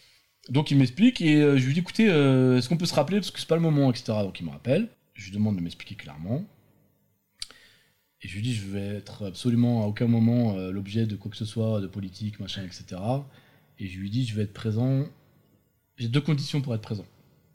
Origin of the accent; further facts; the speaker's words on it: France; à chaque fois, je dis, je suis français.